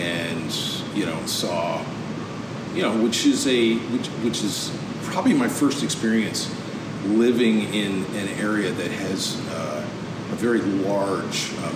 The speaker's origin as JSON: {"language": "English", "region": "New York", "country": "United States", "tie": "born or raised there", "said": "You know, I grew up in New York State, not the city, so I'm, you know, I'm a country boy."}